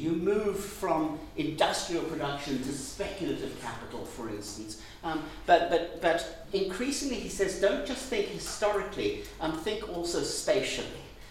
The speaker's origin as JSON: {"language": "English", "country": "South Africa", "said": "For me, being South African, I tend to think of this in terms"}